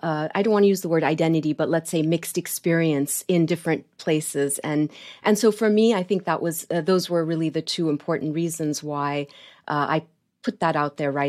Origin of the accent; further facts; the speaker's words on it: Kuwait; But growing up in Kuwait, especially at that time, you know, I came of age in the late 70s and 80s